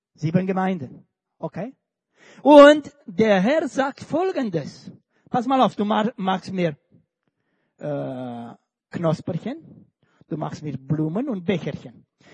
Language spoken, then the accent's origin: German; Romania; Ich komme bekanntlich aus Rumänien.